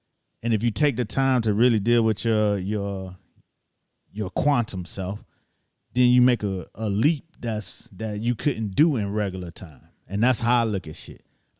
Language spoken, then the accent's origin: English; Miami, Florida, United States; moved away as an adult; now in New York, United States; And I came to New York. I'm from Miami. So I came to New York on an internship at a record label